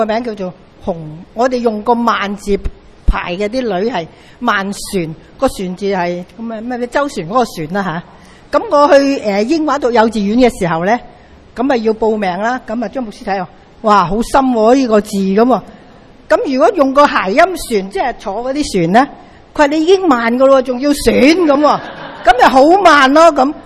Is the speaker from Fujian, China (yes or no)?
no; Dongguan, Guangdong, China; 因为我爸爸，我哋都是东莞人，我哋即系好细个已经喺东莞嗰阵时候已经同阿张牧师有少少联系